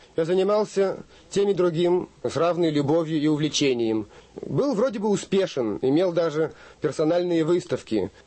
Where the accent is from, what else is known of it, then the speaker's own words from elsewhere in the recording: Saint Petersburg, Russia; born there; Я родился в Ленинграде в 1938 году. В 1960 году я закончил Ленинградский горный институт и работал с тех пор геологом.